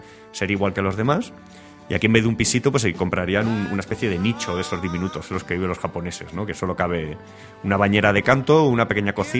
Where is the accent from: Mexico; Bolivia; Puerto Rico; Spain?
Spain; O conociendo cómo somos los españoles